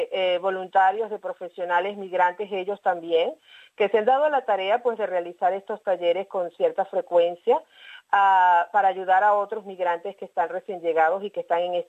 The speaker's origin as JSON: {"language": "Spanish", "country": "Venezuela", "moved": "yes", "lives_now": "Australia", "said": "te comentaría mi caso como migrante venezolana. Nosotros en Venezuela acostumbramos mucho el uso de la fotografía"}